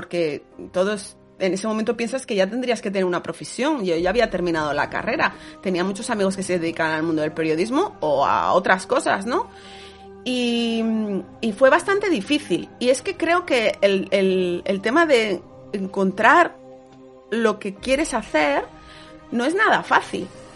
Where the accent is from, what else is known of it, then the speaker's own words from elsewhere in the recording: Villamañana, Castile and León, Spain; moved away as an adult; Yo estaba en León, ¿vale? En Villamañana, en mi pueblo.